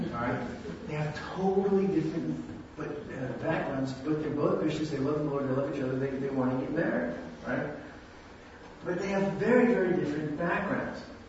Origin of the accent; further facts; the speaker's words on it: New York, United States; And I'm from New York, and my wife is from the South, Myrtle from South Carolina.